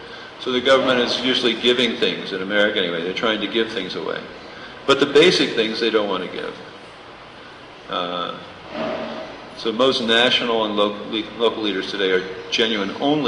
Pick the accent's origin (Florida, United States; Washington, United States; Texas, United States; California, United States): Florida, United States